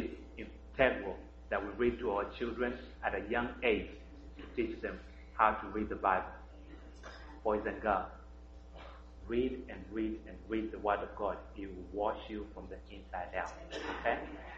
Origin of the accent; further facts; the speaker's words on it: Kenya; born there; So, I come from Africa, and I was born in a country called Kenya